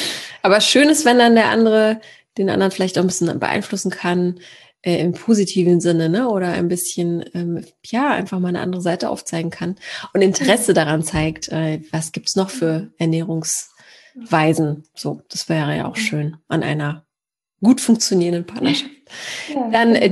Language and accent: German; Poland; Wir kommen auch aus Polen, also eine Familie